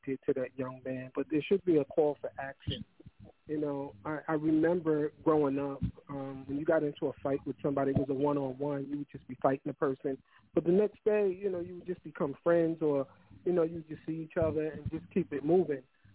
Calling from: Maryland, United States; I'm calling from Maryland.

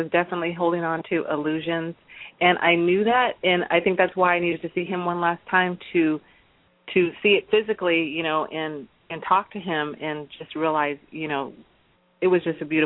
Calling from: California, United States; California.

